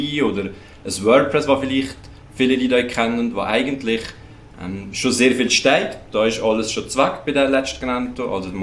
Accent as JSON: {"language": "German", "country": "Switzerland", "said": "ah, wir sind die beiden Schweizer gut."}